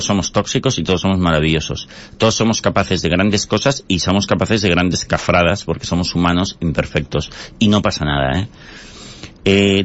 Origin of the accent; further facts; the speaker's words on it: Barcelona, Catalonia, Spain; Es que yo soy de Barcelona